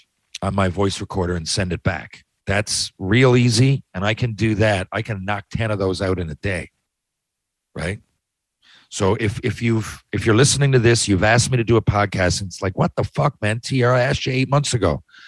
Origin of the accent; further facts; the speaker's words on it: Mount Pearl, Newfoundland and Labrador, Canada; It's because I grew up in Mount Pearl, right?